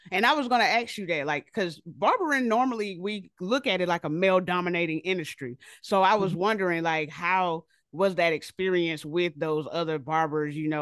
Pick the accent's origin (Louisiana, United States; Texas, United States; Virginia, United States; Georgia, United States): Georgia, United States; moved away; even though I'm from Georgia, it's been a hell of a transition because I've been out of Georgia for 9 years.